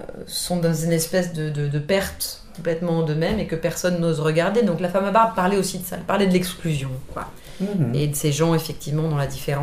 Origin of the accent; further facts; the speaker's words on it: France; je vis en France, j'ai été élevée en France.